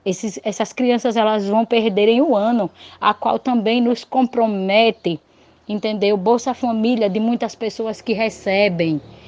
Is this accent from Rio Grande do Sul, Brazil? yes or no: no; Capela, Sergipe, Brazil; sou da cidade de Capela, né?